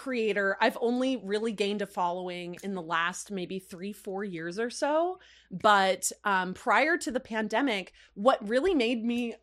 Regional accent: Phoenix, Arizona, United States; moved away; prior to leaving my hometown in Phoenix, Arizona, I was taught like a couple of circus acts.

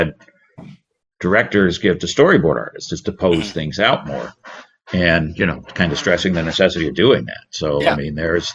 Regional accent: Ohio, United States; I grew up in Ohio, so it wasn't quite that bad.

